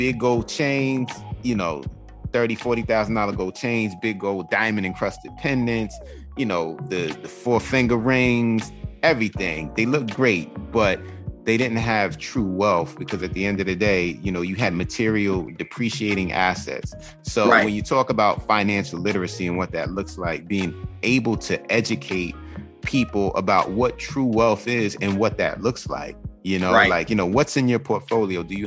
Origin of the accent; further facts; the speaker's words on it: Queens, New York, United States; Like I grew up in South Jamaica, Queens. And the era I grew up in was the crack era, it was the 80s.